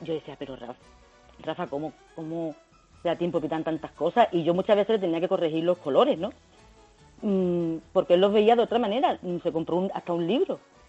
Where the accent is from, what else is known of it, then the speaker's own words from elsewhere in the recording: Málaga, Andalusia, Spain; porque soy de aquí de Málaga